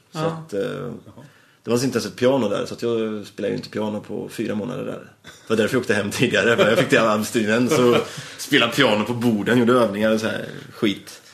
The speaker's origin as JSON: {"language": "Swedish", "town": "Söderköping", "region": "Östergötland", "country": "Sweden", "said": "För jag är ju från Söderköping då."}